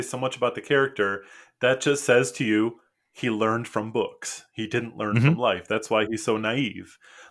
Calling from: South Korea; I'm zooming in from South Korea, but I did visit America recently, went on a road trip

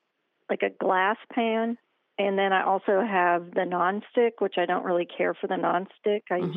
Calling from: Memphis, Tennessee, United States

